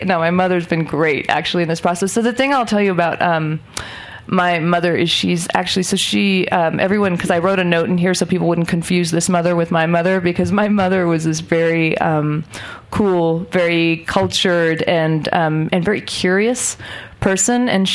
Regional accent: India; But because I'm Indian, it took me until I was 28 to actually say that I was a writer.

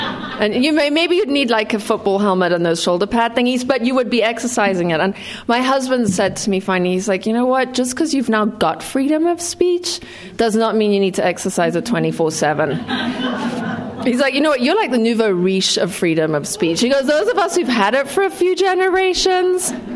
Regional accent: Zimbabwe; also born or lived in Zambia; now in United States; and that has to do with growing up in Rhodesia and Zambia and Zimbabwe, countries that are not fans of freedom of speech

